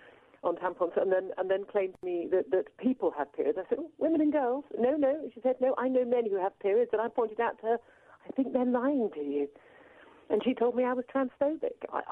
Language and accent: English; United Kingdom; To be fair, we're British.